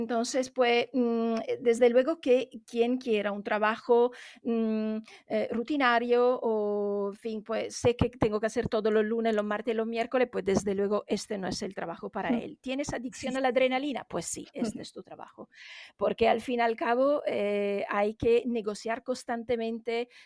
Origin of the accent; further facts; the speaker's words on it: Italy; Spanish is a second language; Yo soy italiana y soy bilingüe francesa.